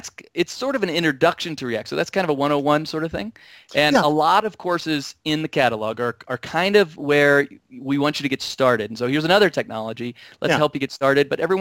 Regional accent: Missouri, United States; I say it's a GIF file because I was raised in Missouri, and so that's the way we say it in Missouri.

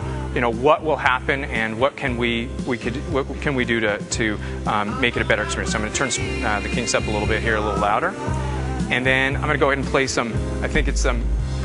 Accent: Seattle, Washington, United States; since I'm from Seattle

